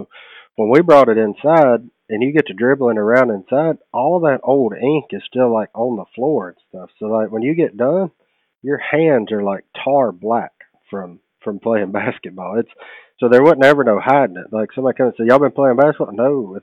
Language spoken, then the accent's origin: English; Louisiana, United States; Growing up in Louisiana, specifically, when I first started hunting, you either hunted a rice field or you didn't hunt.